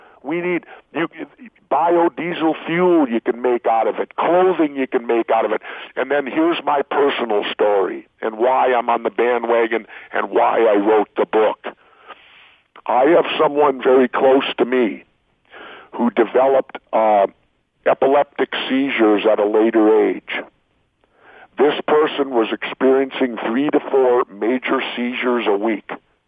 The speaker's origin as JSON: {"language": "English", "town": "Minneapolis", "region": "Minnesota", "country": "United States", "tie": "born or raised there", "said": "I grew up in South Minneapolis, right in the inner city."}